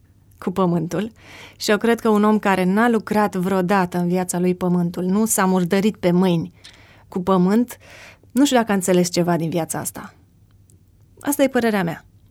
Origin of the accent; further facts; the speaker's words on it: Bukovina, Romania; born there; mi-a oferit șansa să mă nasc în locul în care m-am născut, adică în Bucovina, mai exact, foarte aproape de granița cu Ucraina, într-un loc deosebit.